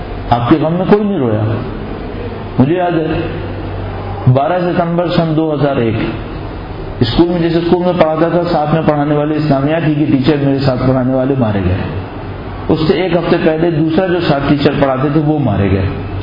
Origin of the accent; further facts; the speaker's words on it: Karachi, Sindh, Pakistan; اب دیکھیں میں کراچی سے آیا ہوں آپ کے پاس